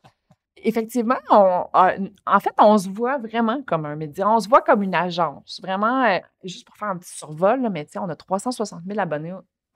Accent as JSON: {"language": "French", "town": "Longueuil", "region": "Quebec", "country": "Canada", "tie": "born or raised there", "said": "j'avais 12 ans, okay, puis je passais le Courrier du Sud, le Journal de Montréal, puis la presse quand j'étais jeune à Longueuil"}